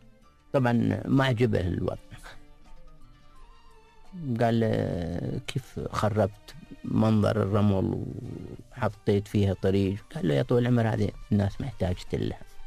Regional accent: Abu Dhabi, United Arab Emirates; also born or lived in Al Ain; حياة بدائية وطبعا ما كان عندنا مدرسة. كنا لما كبرنا شوية في أبوظبي لما نكون في الشتاء في أبوظبي نحن نشتي كنا نسير عند مدرسة قرآنية

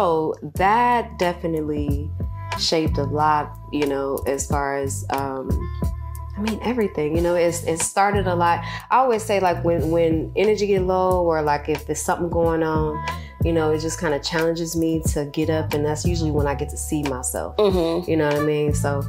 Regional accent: Peoria, Illinois, United States; now in Georgia, United States; Peoria, Illinois. Okay. Shout out P-Town. Yeah. So I moved here to Georgia in 07.

